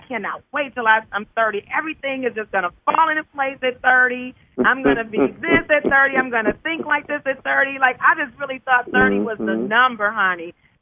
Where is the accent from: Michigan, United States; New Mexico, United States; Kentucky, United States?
Michigan, United States; Detroit; Yep, I am from Detroit. I grew up, I moved out when we lived in Rosedale Park. I went to Redford High School.